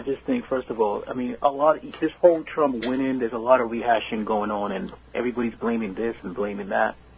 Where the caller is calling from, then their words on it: Queens, New York, United States; Queens, New York.